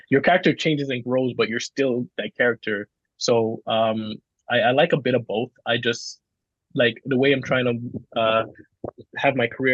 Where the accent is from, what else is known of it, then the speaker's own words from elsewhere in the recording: Jamaica; so when growing up in Jamaica, we get a lot of like American television